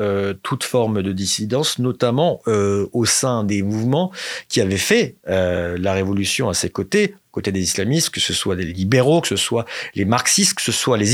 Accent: France; born there; Moi, je suis né en 84, donc 5 ans après le début de la guerre. Donc, je suis né en France, pour le rappeler, de parents iraniens qui ont quitté l'Iran en 79

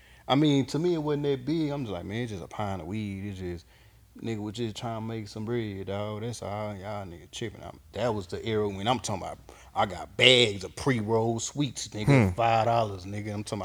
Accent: Houston, Texas, United States; Yeah, I'm from Acres Home.

